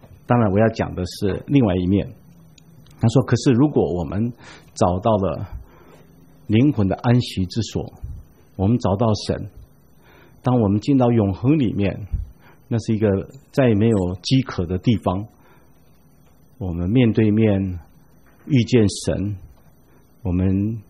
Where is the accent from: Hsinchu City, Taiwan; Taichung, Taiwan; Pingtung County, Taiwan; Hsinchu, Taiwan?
Taichung, Taiwan; also born or lived in Taipei; 那时候我在台北读书，我的家在台中，虽然中文不是我母亲的母语